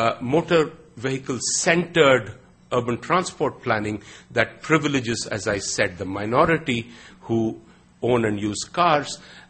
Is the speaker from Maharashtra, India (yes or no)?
no; Chennai, Tamil Nadu, India; This is my hometown of Madras, right?